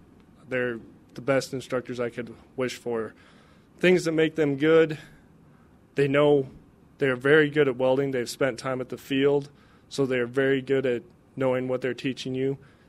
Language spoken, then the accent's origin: English; Winnett, Montana, United States; I grew up in outside a little town, Winnet, Montana, Central State. My folks, they have a ranch, so I grew up on a ranch working cattle.